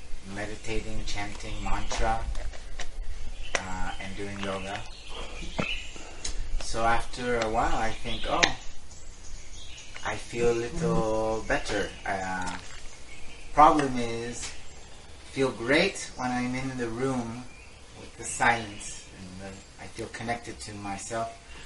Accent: California, United States; English is a second language; California.

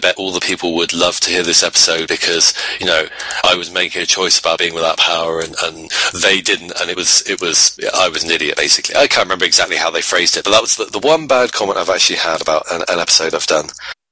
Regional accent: England, United Kingdom; do we care that I'm English?

